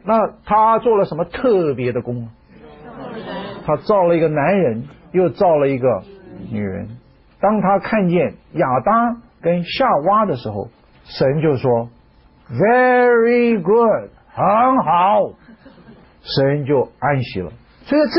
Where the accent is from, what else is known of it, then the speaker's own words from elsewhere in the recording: China; 可是我们中国人说人常常有个毛病